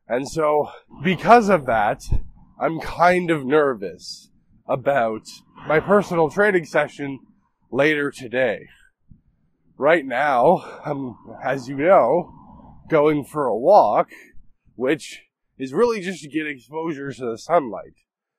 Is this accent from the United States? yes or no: no; Canada; that's what you get being Canadian.